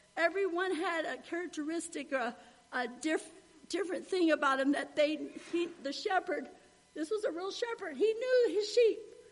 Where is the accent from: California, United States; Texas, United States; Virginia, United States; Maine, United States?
Virginia, United States; born there; I was born in Virginia and I have a lot of family in West Virginia.